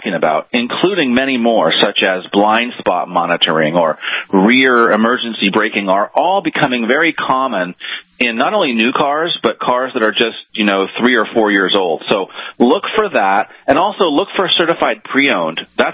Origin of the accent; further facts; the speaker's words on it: California, United States; When I was a kid, we used to call them earthquake kits because I grew up in California.